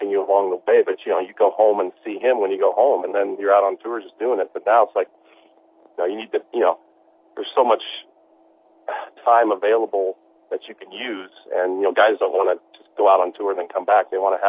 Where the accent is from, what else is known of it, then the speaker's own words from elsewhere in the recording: Los Angeles, California, United States; Currently, now, yeah, I remember I'm from Los Angeles